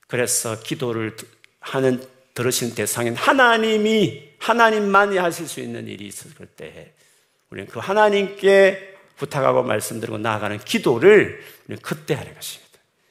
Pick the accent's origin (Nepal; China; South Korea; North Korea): South Korea; Gyeongsang; 저같이 경상도 출신들은 더더욱이나 이렇게.